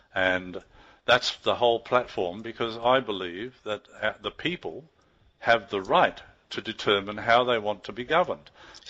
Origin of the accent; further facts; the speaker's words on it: Australia; voting as the Australian people in a referendum